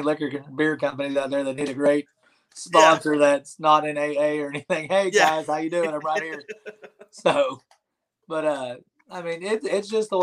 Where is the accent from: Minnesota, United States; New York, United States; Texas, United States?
Texas, United States; I'm a small town guy. I grew up in East Texas. If you can't tell by my voice, I'm kind of a little bit of a hick.